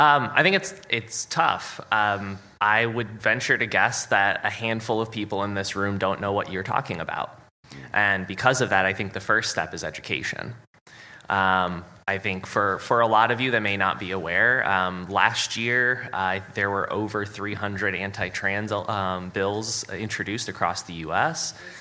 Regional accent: Ohio, United States; So my home state is Ohio.

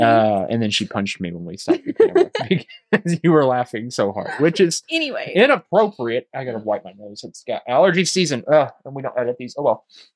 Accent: Arkansas, United States; I'm talking about my home state in Arkansas.

